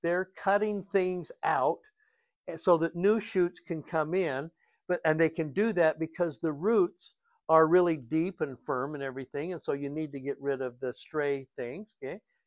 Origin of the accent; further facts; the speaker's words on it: Utah, United States; When I was growing up in Utah, we had our house that we lived in for quite a while had a carport next to the house.